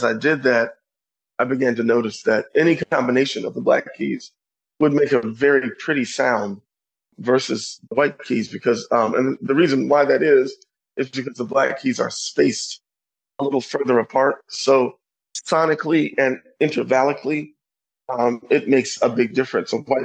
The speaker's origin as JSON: {"language": "English", "town": "Pine Bluff", "region": "Arkansas", "country": "United States", "tie": "born there", "lives_now": "Louisville, United States", "said": "I was born in Arkansas, in Pine Bluff, Arkansas, and went to the Arkansas School for the Blind in Little Rock."}